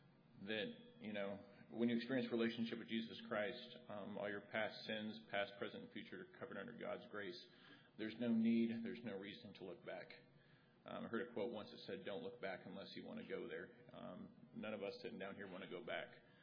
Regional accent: Cody, Wyoming, United States; I'm 32 years old, and I'm from Cody, Wyoming.

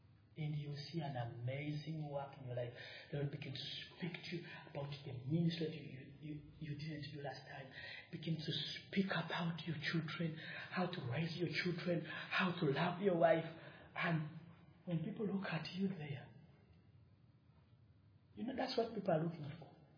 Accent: Uganda; I come from Uganda. Uganda is a country in the east of Africa. We have Tanzania in the south, Sudan in the north, Congo in the east, in the west, and Tanzania and Kenya in the east.

